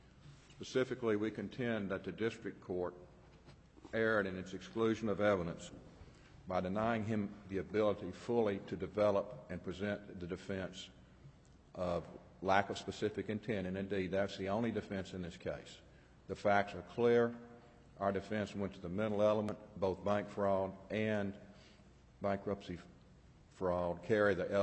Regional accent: Shreveport, Louisiana, United States; I'm from Shreveport, and I'm appearing here on behalf of the appellant

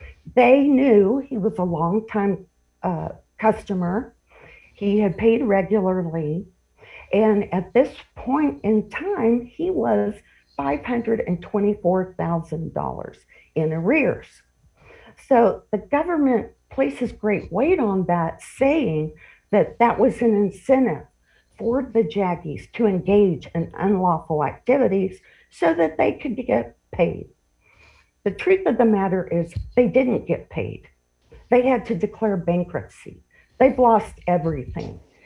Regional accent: Texas, United States; I'm from West Texas, so I can't quite speak that fast.

